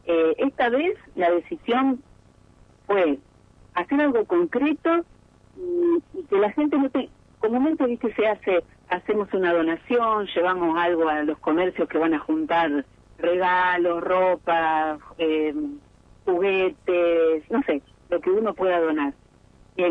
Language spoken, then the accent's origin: Spanish; Pergamino, Buenos Aires Province, Argentina; de ponerle la fuerza que siempre le ponemos como pergaminenses, como argentinos, para salir adelante.